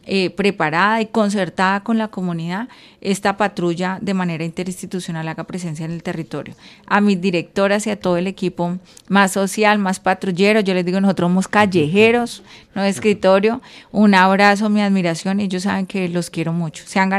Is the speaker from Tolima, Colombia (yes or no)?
yes; Lérida, Tolima, Colombia; moved away; also born or lived in Ibagué, Colombia; desafortunadamente nosotros salimos de Lérida, llegamos a Ibagué